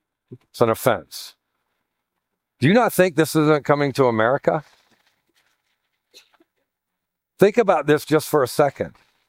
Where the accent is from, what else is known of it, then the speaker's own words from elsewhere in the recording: Ohio, United States; I'm from originally from Ohio, Southern Ohio.